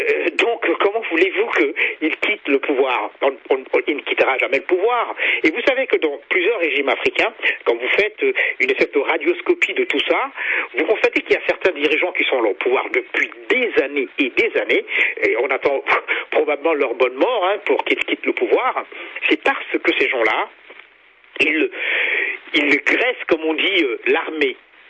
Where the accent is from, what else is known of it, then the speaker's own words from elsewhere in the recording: Cameroon; comme on dit chez moi au Cameroun